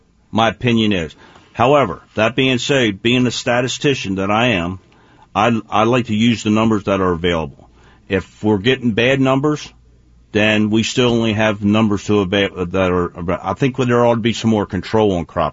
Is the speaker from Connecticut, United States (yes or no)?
no; Maryland, United States; And I'm from Carroll County, and we got the most Sunday huntings, I think, of everybody in the state.